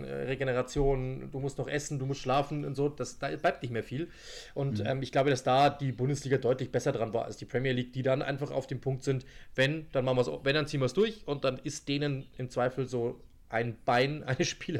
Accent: Germany; Ich bin selber Deutscher, ja

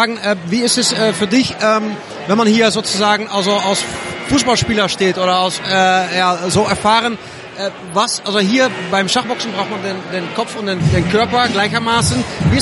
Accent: Netherlands; German is a second language; ich komme aus Holland, aus dem Land von Brian Roy.

